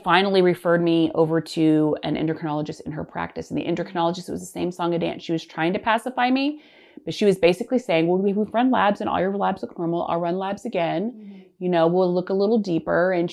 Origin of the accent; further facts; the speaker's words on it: Oklahoma City, Oklahoma, United States; now in Austin, United States; Once I moved to Austin to be closer to my family. I grew up in Oklahoma City, and obviously I had to find new doctors and stuff while I was here.